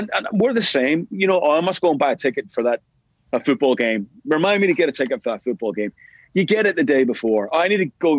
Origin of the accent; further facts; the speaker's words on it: Belfast, Northern Ireland, United Kingdom; we grew up together in East Belfast